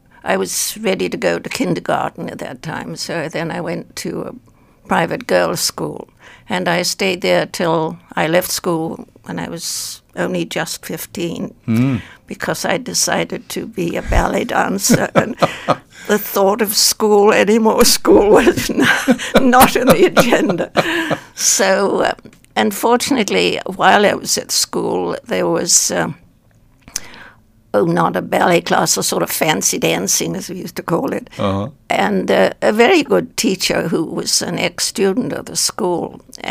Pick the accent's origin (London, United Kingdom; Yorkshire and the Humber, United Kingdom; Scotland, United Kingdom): London, United Kingdom; Ealing; born there; I was born in Ealing, which is a western suburb of London. Mm-hmm. And my parents were... my father was English, but of Huguenot descent. Mm-hmm. And my mother was Irish